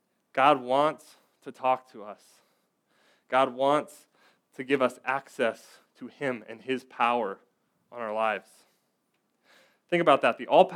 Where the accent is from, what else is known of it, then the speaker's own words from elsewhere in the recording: Indiana, United States; because I'm from Indiana and so I watch the Colts